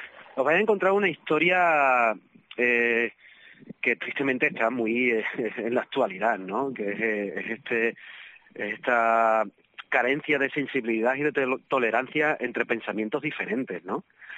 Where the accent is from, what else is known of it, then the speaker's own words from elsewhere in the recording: Extremadura, Spain; Y siempre he soñado en hacer cine desde mi tierra, con gente de mi tierra, para el mundo. ¿Por qué narices me tengo que ir? Si aquí está mi familia, está la gente que amo, los entornos en los que me he criado